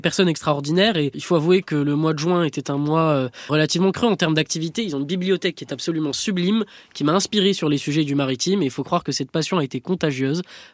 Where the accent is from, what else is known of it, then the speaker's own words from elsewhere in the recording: Casablanca, Casablanca-Settat, Morocco; je suis né à Casablanca, au Maroc. Voilà, d'accord. J'ai grandi avec l'Atlantique et avec la Méditerranée.